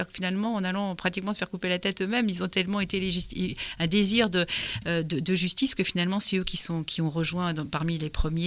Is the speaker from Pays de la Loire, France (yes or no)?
no; Brittany, France; on est breton, on a de quoi être fier d'être breton